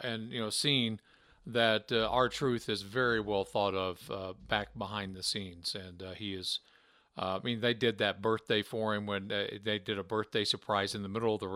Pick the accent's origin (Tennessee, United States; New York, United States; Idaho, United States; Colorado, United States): Tennessee, United States; I speak goodly English language. I'm from Tennessee.